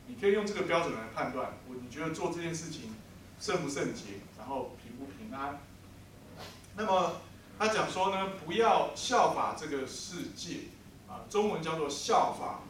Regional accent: China; 天是我们中国我们中国人传承下来，中国这个民族传承下来所敬拜的对象

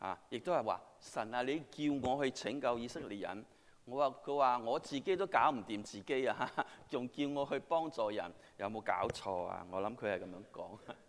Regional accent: China; 那我們中國人其實是講英文是困難

